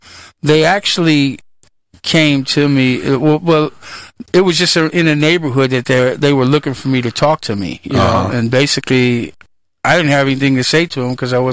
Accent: East Palo Alto, California, United States; I was raised in East Palo Alto, basically living on my parents' property on Green Street.

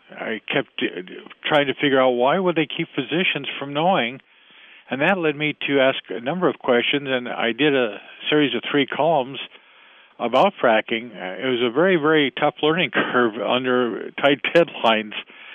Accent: California, United States; now in Pennsylvania, United States; When I think of timbering, you know, I'm a Californian.

